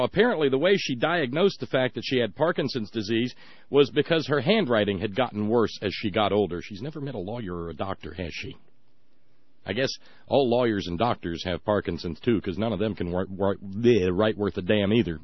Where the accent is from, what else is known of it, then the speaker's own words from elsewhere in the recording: the South, United States; and I grew up in the South. I've seen this.